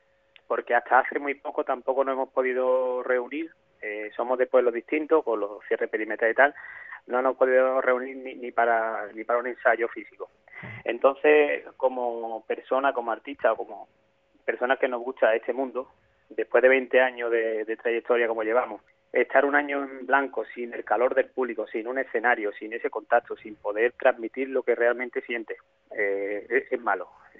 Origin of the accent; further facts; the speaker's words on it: La Luisiana, Andalusia, Spain; now in Écija, Spain; Somos todos de la Luisiana, lo único que yo actualmente vivo en Écija.